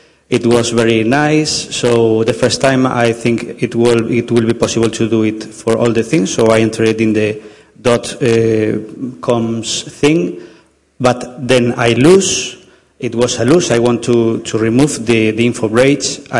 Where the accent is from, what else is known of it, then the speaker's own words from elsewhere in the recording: Galicia, Spain; now in Konstanz, Germany; I come from Galicia. I'm studying in Universität Konstanz here in Deutschland.